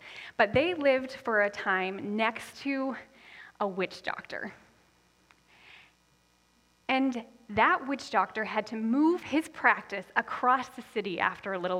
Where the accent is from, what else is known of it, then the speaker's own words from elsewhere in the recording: Canada; And I grew up here in Canada, but I had a unique experience because my parents met and got married in Haiti